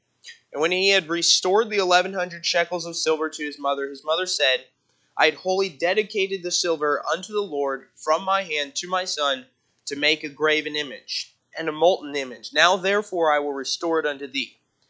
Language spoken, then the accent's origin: English; El Paso, Texas, United States; I'm from El Paso, Texas, so way down south.